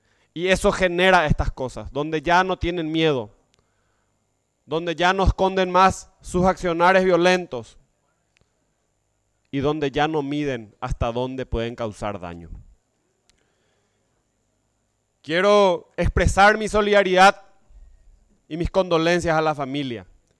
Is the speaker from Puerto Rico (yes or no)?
no; Paraguay; es el tema que nos toca hoy como paraguayos